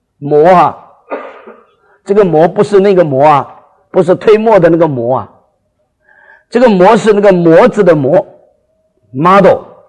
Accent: China; 花样是很多，不过我们中国人吃起来都是不大对劲

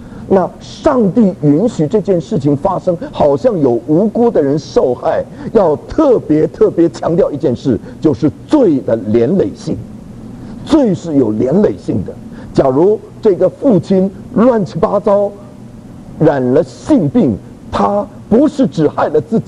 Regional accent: China; 不生了我们中国人，我们占1/4的人口啊，我们有这么大的版图啊，我们有5000年光辉灿烂的文化。

